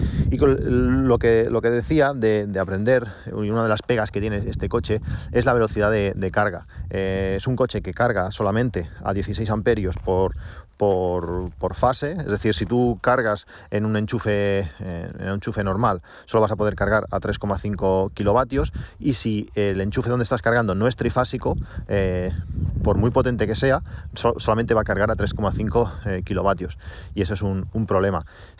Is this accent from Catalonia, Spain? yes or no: yes; Reus, Catalonia, Spain; ya que a mí me lo entregaron en Barcelona y yo soy de Reus, teníamos 100 y algo kilómetros hasta casa